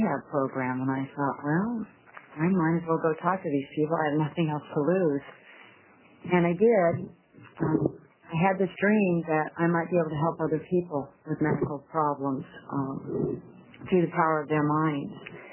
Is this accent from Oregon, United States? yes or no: yes; Bend, Oregon, United States; I'm here from Bend, Oregon.